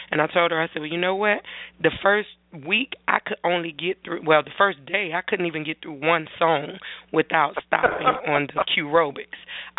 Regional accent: Atlanta, Georgia, United States; because I was born and raised in Atlanta. So I knew you back in the day when I was growing up

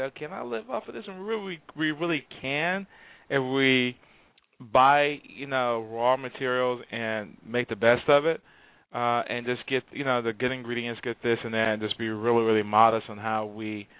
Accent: Houston, Texas, United States; I'm from Houston. We go to Galveston all the time.

